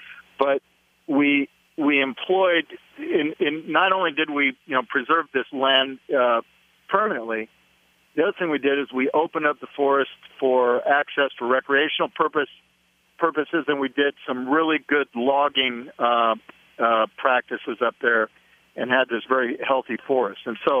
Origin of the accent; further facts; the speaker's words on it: Oregon, United States; also born or lived in Washington; Well, I'm a native of the Pacific Northwest. I was born in Washington State. I grew up down in Oregon.